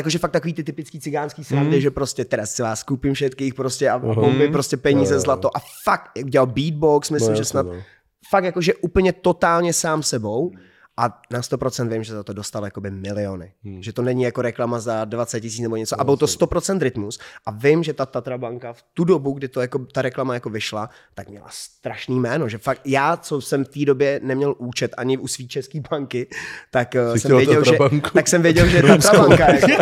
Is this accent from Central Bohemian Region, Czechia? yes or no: no; Prague, Czechia; já samozřejmě jsem cigán z Palmovky